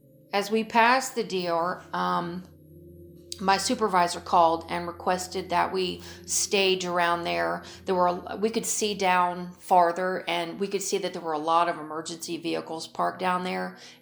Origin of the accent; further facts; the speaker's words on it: Florida, United States; I grew up in East Central Florida and heard a lot of stories off and on through the years about our version of Bigfoot here called the skunk ape.